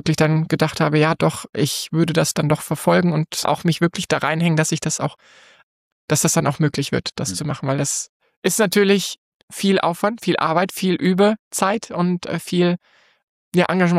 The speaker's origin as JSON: {"language": "German", "town": "Fulda", "region": "Hesse", "country": "Germany", "tie": "born or raised there", "said": "ich komme aus Fulda, bin hier aufgewachsen, bin in alles, in dieser Kulturszene, in Musikszene hineingeboren worden"}